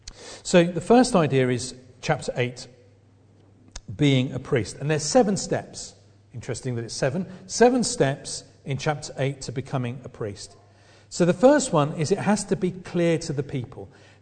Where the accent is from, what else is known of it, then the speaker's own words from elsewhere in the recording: East of England, United Kingdom; I'm from Essex. and I don't think I've got any Levite blood in me.